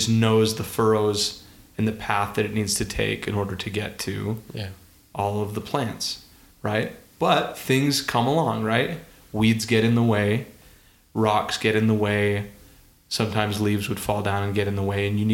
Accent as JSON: {"language": "English", "town": "Mill Creek", "region": "Utah", "country": "United States", "tie": "born or raised there", "said": "I remember growing up. I grew up in Mill Creek in Salt Lake"}